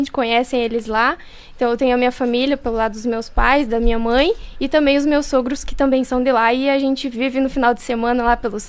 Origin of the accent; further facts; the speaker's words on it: Santo Antônio, Paraná, Brazil; Santo Antônio também, que é a cidade onde eu nasci e cresci.